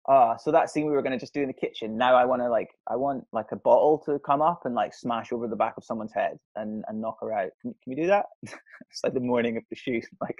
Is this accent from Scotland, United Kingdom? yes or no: yes; Scotland, United Kingdom; So I grew up in Scotland, and I studied sound production for about a year and a half on the West Coast near Glasgow.